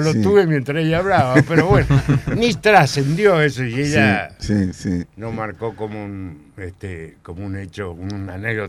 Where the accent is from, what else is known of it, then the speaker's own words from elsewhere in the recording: Palmira, Mendoza, Argentina; Acuérdense que yo soy de Palmira, de la zona este.